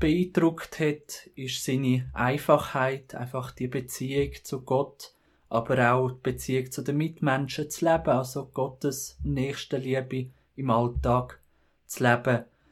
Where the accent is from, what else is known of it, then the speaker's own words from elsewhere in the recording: Buochs, Nidwalden, Switzerland; now in Chur, Switzerland; Ich bin jetzt 26 Jahre alt. Ich komme aus dem Kanton Nidwalden, aus Buechs und studiere momentan Theologie in Chur und habe auch vor, Priester zu werden und wohne darum jetzt auch im Priesterseminar in Chur.